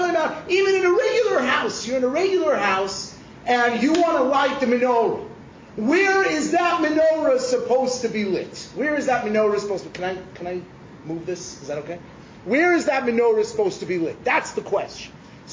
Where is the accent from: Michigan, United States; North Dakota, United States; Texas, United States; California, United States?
California, United States; Los Angeles; I grew up in Los Angeles, where on Hanukkah it's 80 degrees, and on Pesach it's 80 degrees, and in Sukkot it's 80 degrees, right?